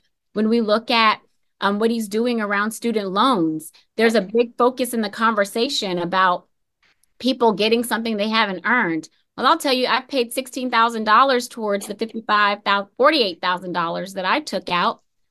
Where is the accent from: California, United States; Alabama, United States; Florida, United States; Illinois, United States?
Florida, United States; Tampa; like in my hometown of Tampa, where I-4, much talked about during election season, literally bulldozed through the Black and Brown communities in the county that I grew up